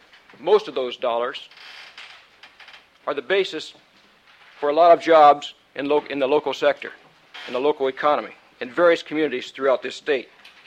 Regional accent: Juneau, Alaska, United States; I'm saying that because I'm from Juneau

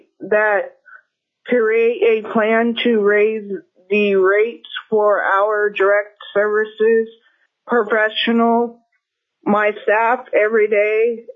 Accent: Anchorage, Alaska, United States; I'm from Anchorage, and I have intellectual developmental disability, and I live in a group home

